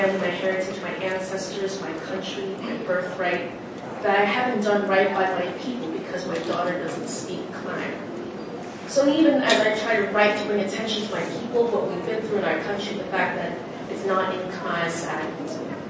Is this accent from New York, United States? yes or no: yes; Bronx, New York, United States; also born or lived in Cambodia; At first, I thought it was being Cambodian, and then maybe it's because I'm from the Bronx, maybe it's because I grew up in the projects